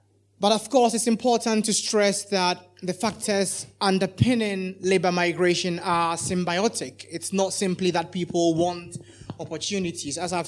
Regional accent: Ghana; I am originally from Ghana

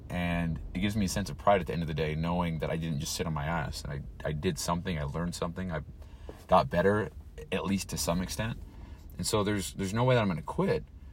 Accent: Utah, United States; I grew up here in Utah, moved to St. George, Utah, which is 4 hours south, 5 hours south of here, moved to Phoenix, moved again pretty much to Glendale, moved again to Parker, Colorado, moved again back here to West Haven, Utah

